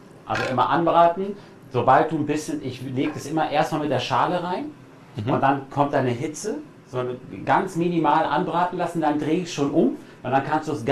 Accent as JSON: {"language": "German", "town": "Bielefeld", "region": "North Rhine-Westphalia", "country": "Germany", "said": "ich finde es ja sehr schade als Bielefelder"}